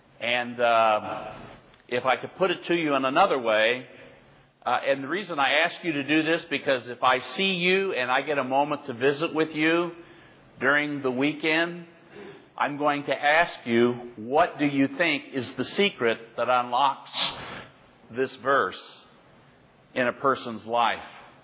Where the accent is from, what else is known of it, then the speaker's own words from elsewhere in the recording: Little Rock, Arkansas, United States; I'm from Little Rock, Arkansas